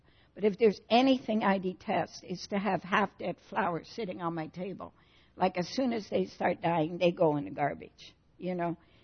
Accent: Netherlands; I grew up in Holland, went to school for grades 1 and 2, and went to Christian school and learned psalms, to sing psalms in Dutch.

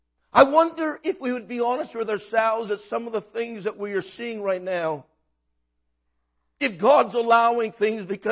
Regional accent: Western Canada, Canada; You see, I grew up in Western Canada. Look, give me that bottle of water. See, I grew up in the prairie fields. Farmland.

